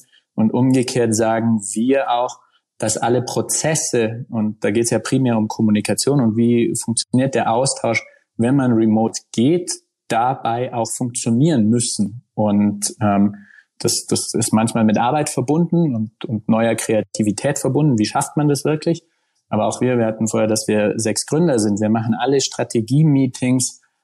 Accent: Kleinwalsertal, Vorarlberg, Austria; Also ich komme ursprünglich aus dem Kleinwalsertal, genau, da haben wir angefangen.

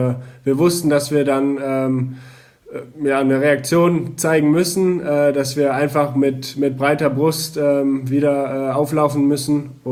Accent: Germany; born there; Wir sind beide in Deutschland geboren. Wir haben einen deutschen Vater und unsere Mutter ist aus der USA.

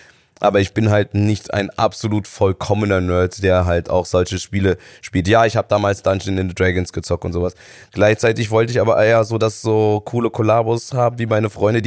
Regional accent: North Rhine-Westphalia, Germany; Ich komme aus NRW, ich kann jederzeit switchen.

